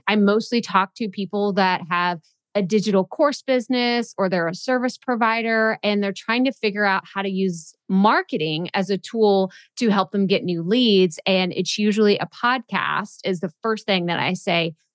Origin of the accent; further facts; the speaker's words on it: Texas, United States; Like I grew up in Texas and I have so many friends. I grew up in a small town in Texas